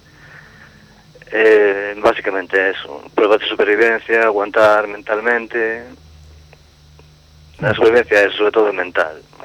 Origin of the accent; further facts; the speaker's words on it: A Coruña, Galicia, Spain; Son de Coruña, nací en Coruña.